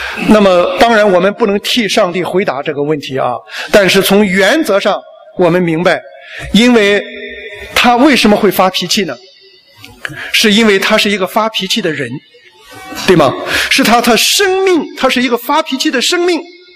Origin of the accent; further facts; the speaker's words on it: China; 但是因为我们中国人缺乏盼望